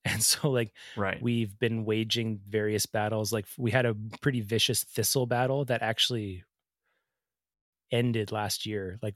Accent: Ontario, Canada; also born or lived in Alberta; I was born and raised in Ontario, and I had never heard of them until I was in my 20s living in Alberta

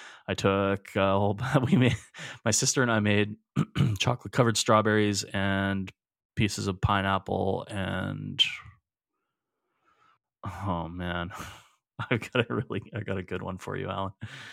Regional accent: Edmonton, Alberta, Canada; We're two chefs from Edmonton, Alberta, Canada.

